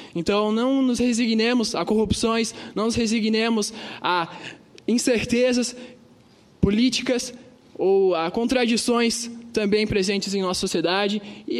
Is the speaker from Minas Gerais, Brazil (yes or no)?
no; Pomerode, Santa Catarina, Brazil; Vim do interior do estado, de Pomerode, cidade tradicional alemã, Vale do Itajaí, diversa culturalmente e socialmente. De onde vim, estudei no Colégio Estadual José Bonifácio.